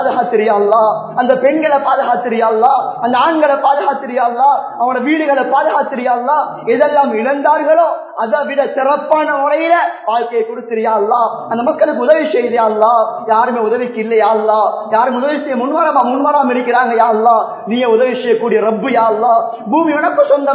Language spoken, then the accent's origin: Tamil; Eastern Province, Sri Lanka; நான் கிழக்கு மாகாணத்துல பிறந்து வளர்ந்தவன் என்ற அடிப்படையில் எனக்கு தெரியும்.